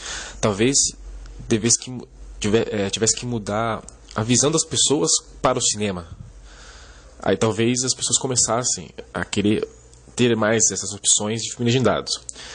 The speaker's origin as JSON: {"language": "Portuguese", "region": "São Paulo", "country": "Brazil", "said": "sou de São Paulo."}